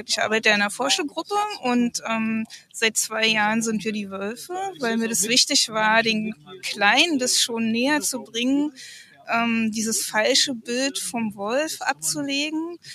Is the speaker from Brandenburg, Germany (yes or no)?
yes; Brandenburg an der Havel, Brandenburg, Germany; Ich komme aus Brandenburg an der Havel.